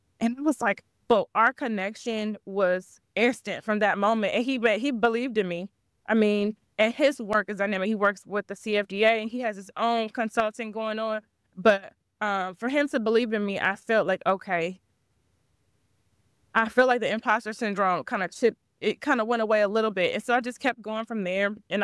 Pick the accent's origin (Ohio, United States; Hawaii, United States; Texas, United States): Ohio, United States; I'm from Ohio. Ohio is not the most fashionable place. But I was like, well, I'm not going to go to New York anytime soon. So I have to do something here.